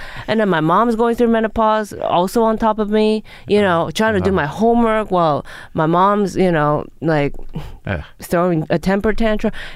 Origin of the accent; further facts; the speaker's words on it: Tokyo, Japan; I came from Tokyo. We're not, war-torn.